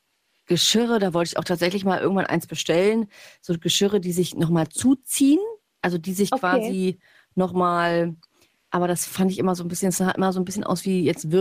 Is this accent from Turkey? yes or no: yes; Turkey; das gibt es ja auch bei uns in der Türkei, so richtig aufdringlich